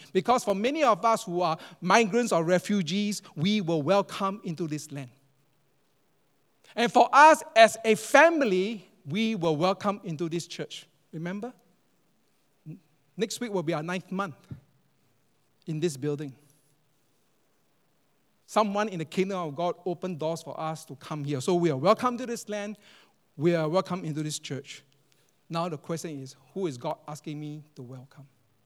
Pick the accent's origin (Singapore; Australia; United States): Singapore; I'm Singaporean, but un-Singaporean.